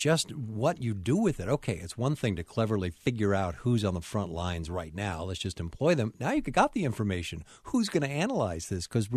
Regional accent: Buffalo, New York, United States; I grew up in Buffalo. We called where he came from the ward, and everybody right. knew what that meant.

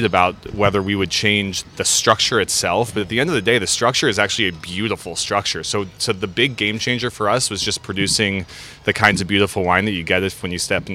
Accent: Cincinnati, Ohio, United States; I'm originally from Cincinnati, and I've looped the country a couple times.

